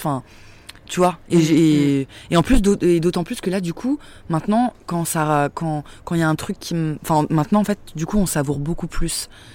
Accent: Saint-Denis, Île-de-France, France; on a grandi à Saint-Denis et tout, donc on avait quand même on n'est pas du tout né avec une cuillère en argent dans la bouche

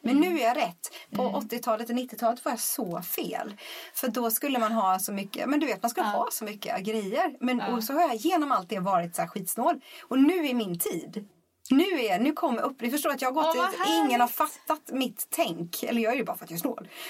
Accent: Småland, Sweden; Får inte glömma att jag har hemma i Småland nu. Min pappa säger

